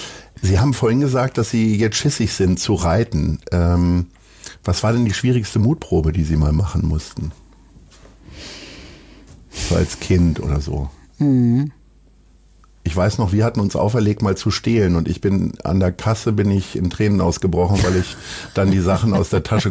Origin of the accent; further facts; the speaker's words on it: North Rhine-Westphalia, Germany; wo sie Ostwestfalen wahrscheinlich einholt, weil ich komme da auch aus der Gegend sozusagen.